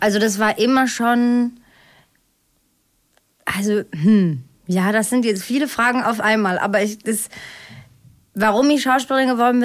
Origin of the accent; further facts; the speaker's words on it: Switzerland; ich komme aus der Schweiz und in Basel und auch so in Bern.